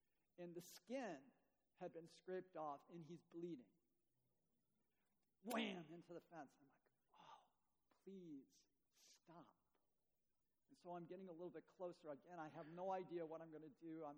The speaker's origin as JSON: {"language": "English", "town": "Chicago", "region": "Illinois", "country": "United States", "tie": "born or raised there", "said": "I grew up, I was born in Chicago, so I am not a country boy."}